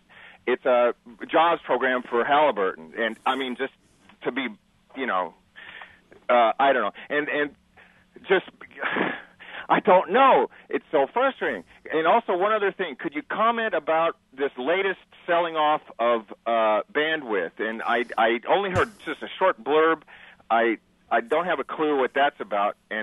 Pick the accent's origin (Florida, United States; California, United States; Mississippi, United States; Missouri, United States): California, United States; moved away; I grew up and lived in the San Francisco Bay Area, and was a huge fan of Pacifica Radio and KPFA in particular. I feel like I've got a little light here in Southern Illinois since I've lived here.